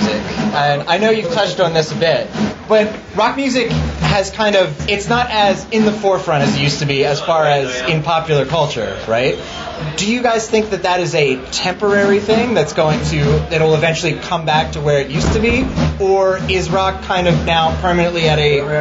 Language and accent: English; Pennsylvania, United States; But I'm from Pennsylvania, so I guess that's